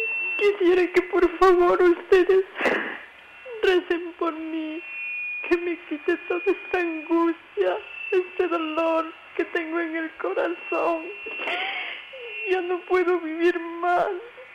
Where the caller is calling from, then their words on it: Quito, Pichincha, Ecuador; De Quito.